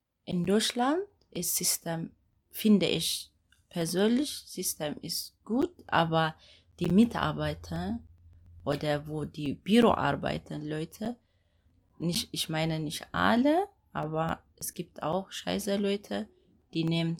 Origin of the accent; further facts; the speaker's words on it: Ethiopia; German is a second language; now in Germany; ich komme aus Äthiopien